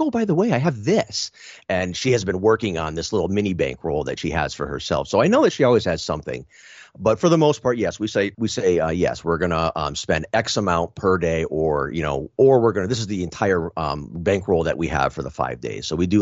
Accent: Springfield, Massachusetts, United States; Okay, so I'm from Springfield, you guys. … He was a mayor for two terms here in the late 70s. This is a city that we have deep roots in, and I believe in it.

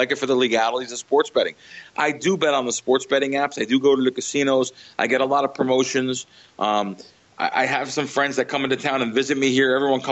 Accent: New Jersey, United States; I grew up in Jersey. Do you think a kid in Jersey needs another vice at 21 years old?

